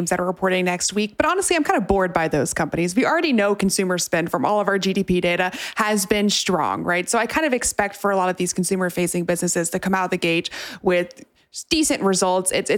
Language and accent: English; Texas, United States; I'm a Texan through and through. What can I say?